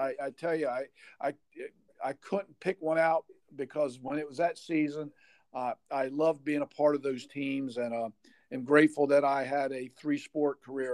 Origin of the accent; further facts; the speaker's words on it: Bishopville, Maryland, United States; also born or lived in Ocean City; Yeah, well, I grew up right here in Worcester County, in the northern part of the county. Went to school in the northern part of Worcester County, and grew up in Bishopville. I started my first 4 or 5 years, I lived in Ocean City.